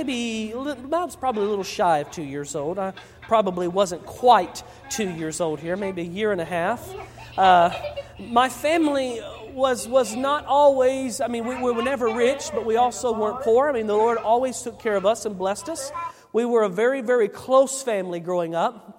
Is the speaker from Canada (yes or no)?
no; Blytheville, Arkansas, United States; born there; I was born in Blytheville, Arkansas, on June the 27th, 1989.